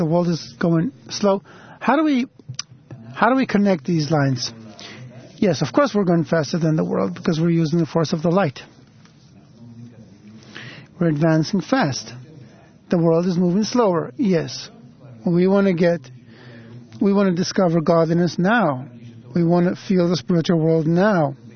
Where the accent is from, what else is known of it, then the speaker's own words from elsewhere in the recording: New York, United States; from New York.